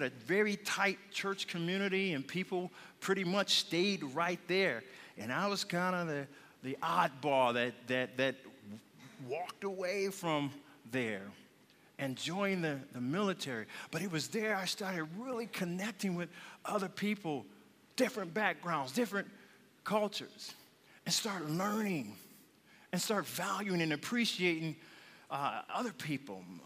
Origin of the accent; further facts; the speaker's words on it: Flint, Michigan, United States; moved away as an adult; I was born and raised in Flint, as many of you know.